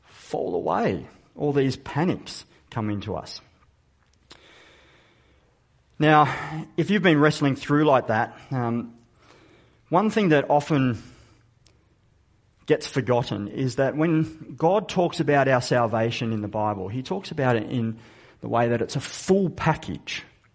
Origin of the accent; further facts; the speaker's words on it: Katherine, Northern Territory, Australia; I grew up in the Northern Territory and for quite a number of years lived in the town of Catherine.